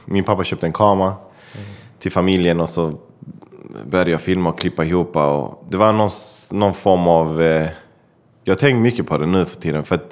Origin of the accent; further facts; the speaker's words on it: Malmö, Skåne, Sweden; jag är en kille född och uppvuxen i Malmö. Mina föräldrar är från Chile, så jag pratar både spanska och engelska och svenska.